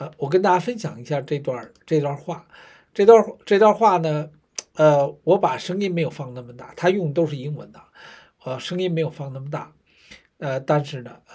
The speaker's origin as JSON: {"language": "Chinese", "country": "China", "moved": "yes", "said": "我们都是从大陆过来的。"}